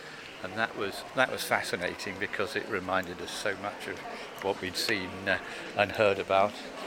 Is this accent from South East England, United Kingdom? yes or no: no; East Midlands, United Kingdom; England, yeah, just south of Derby.